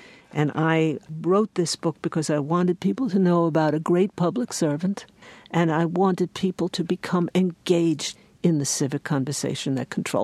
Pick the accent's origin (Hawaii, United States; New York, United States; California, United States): New York, United States; and I am an urban woman, I am a New Yorker